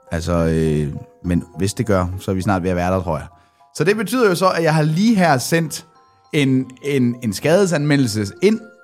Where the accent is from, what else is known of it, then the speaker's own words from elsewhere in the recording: Rødekro, Region of Southern Denmark, Denmark; born there; Da jeg fortæller i podcasten, jeg er født på Røde Kro